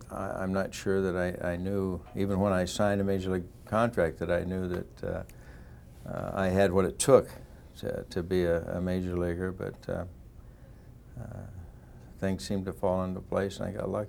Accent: Idaho, United States; he rented a car in Boise and drove to my hometown, which was about 60 miles from Boise.

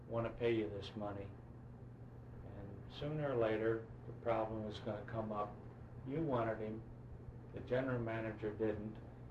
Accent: Creve Coeur, Missouri, United States; And my record shows me that I'm from Creef Coeur, which is actually in the same area.

